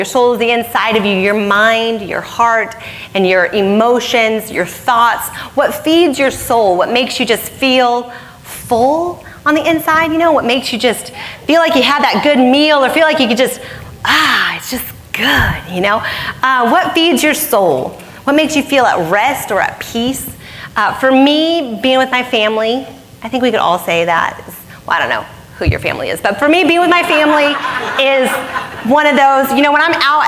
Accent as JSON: {"language": "English", "region": "Arizona", "country": "United States", "tie": "born or raised there", "said": "I was born, I was raised in Arizona for all my life, and I love it there."}